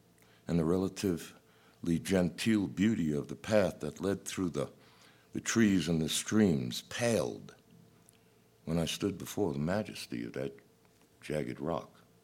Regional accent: New York City, New York, United States; Growing up in New York City was a continual battle.

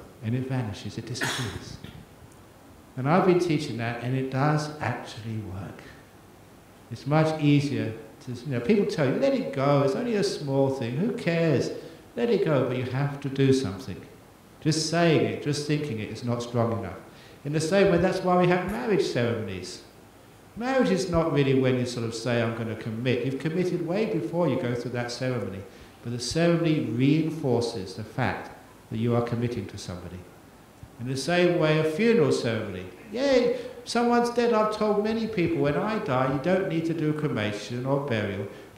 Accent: Australia; As an Australian

